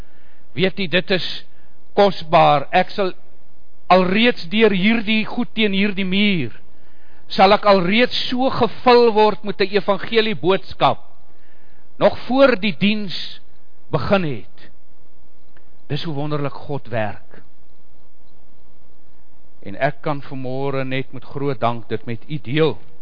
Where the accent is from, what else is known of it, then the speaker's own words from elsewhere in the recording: Namibia; moved away; Ek kom oorspronklik uit Suidwes, Namibië, daar gebore en groot geword